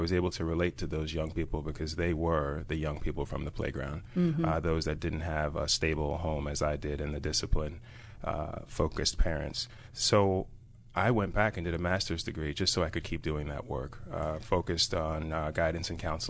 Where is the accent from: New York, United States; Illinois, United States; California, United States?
New York, United States; New York City; I grew up in New York City on Staten Island.